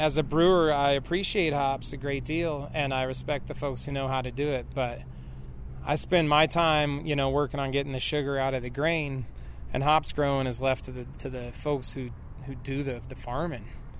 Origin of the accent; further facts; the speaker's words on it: Georgetown, Colorado, United States; born there; now in Paonia, United States; I was born in Georgetown, Colorado, which is a super tiny town on the other side of the Continental Divide.